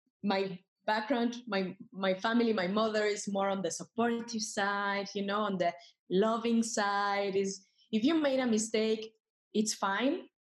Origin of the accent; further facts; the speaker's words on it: Mexico; I'm from Mexico, and I've been in this training since a little bit longer than 3 months.